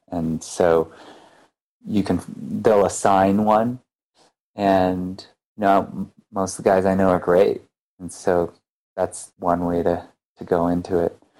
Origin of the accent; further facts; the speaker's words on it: Mankato, Minnesota, United States; So I was born and raised in Minnesota, Mankato, Minnesota, which is basically this small farm town with a small university in it.